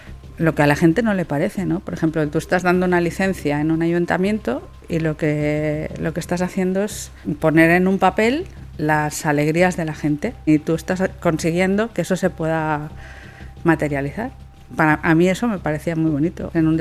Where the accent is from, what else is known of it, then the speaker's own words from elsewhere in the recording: Barcelona, Catalonia, Spain; born there; nací en Barcelona, desde muy pequeñita tuve vocación de arquitecto